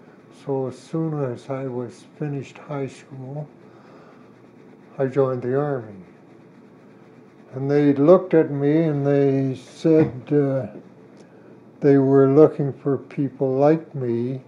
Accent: Thunder Bay, Ontario, Canada; I grew up in Thunder Bay.

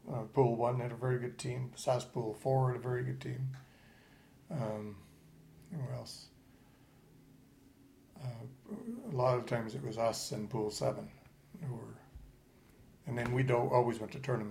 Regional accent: Madawaska, Ontario, Canada; also born or lived in White River; Various places, but Madawaska

